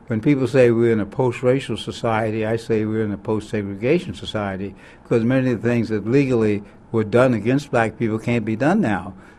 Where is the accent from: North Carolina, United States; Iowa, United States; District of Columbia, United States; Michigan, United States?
District of Columbia, United States; Washington; I grew up in Washington, D.C., in a middle-class black neighborhood, but I had to walk past two white high schools to go to the famed Dunbar High School